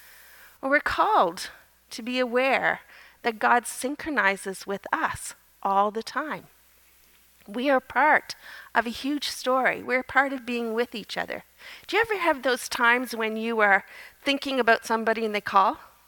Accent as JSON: {"language": "English", "region": "Nova Scotia", "country": "Canada", "accent": "Nova Scotia", "said": "In September, I was home in Nova Scotia. People say they can still hear my Nova Scotia accent."}